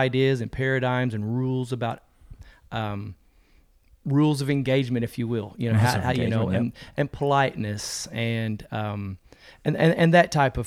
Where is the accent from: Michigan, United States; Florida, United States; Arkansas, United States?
Arkansas, United States; accent: southern; also born or lived in San Diego; So I was raised in Arkansas, born in San Diego, but I was only there for, you know, till as a baby. But by the time I got to Arkansas, I got the southern twang.